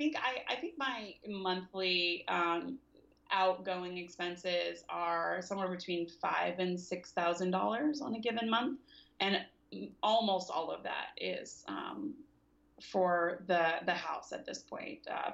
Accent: Southern United States, United States; I'm not from the West Coast. I'm from the South.

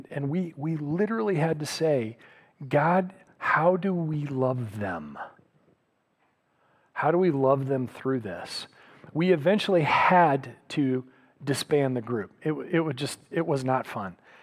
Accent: Michigan, United States; now in Oklahoma, United States; See, we don't have them here in Oklahoma, but where I grew up in Michigan, we all had basements.

